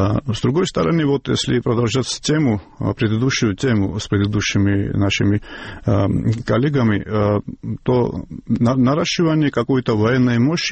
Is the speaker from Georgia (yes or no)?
yes; Georgia; я как грузин скажу вам